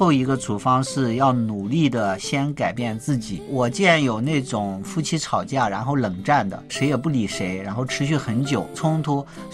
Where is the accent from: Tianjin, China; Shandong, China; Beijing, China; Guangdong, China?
Shandong, China; 我老家是山东的，就有这个传统啊